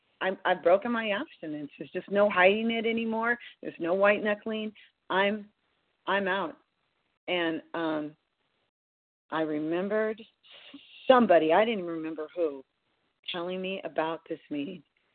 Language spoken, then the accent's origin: English; California, United States; from Northern California